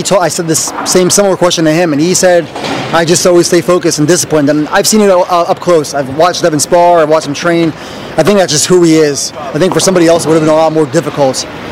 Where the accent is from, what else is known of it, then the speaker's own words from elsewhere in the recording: New York, United States; You know, I'm from New York, so nice to be back.